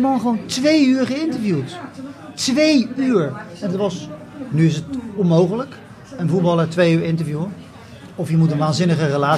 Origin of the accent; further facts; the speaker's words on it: Rotterdam, South Holland, Netherlands; Nou, ik kom uit Rotterdam.